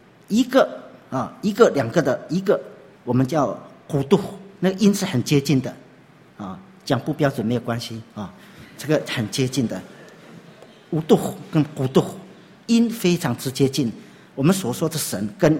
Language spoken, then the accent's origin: Chinese; Jianshi, Hsinchu County, Taiwan; 父母亲已经从。桃园的复兴乡搬到我们的老家新竹的尖石乡